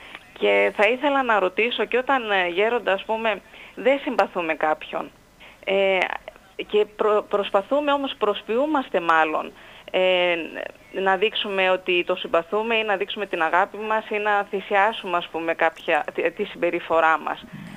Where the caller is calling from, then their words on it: Kozani, Western Macedonia, Greece; είμαι, από Κοζάνη.